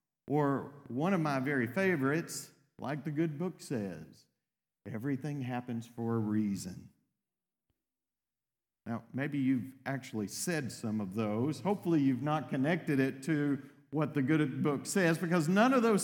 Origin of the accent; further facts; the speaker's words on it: Texas, United States; So I grew up in East Texas.